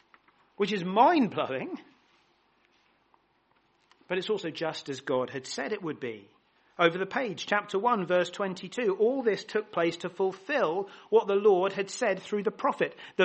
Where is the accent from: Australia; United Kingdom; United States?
United Kingdom; England; In 1966, as we English like to remember, the English men won the Football World Cup.